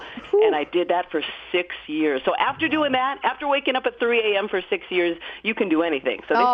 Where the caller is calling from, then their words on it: Oakland, California, United States; I am calling you bright and early from Oakland, California, out near San Francisco, beautiful Golden Gate Bridge.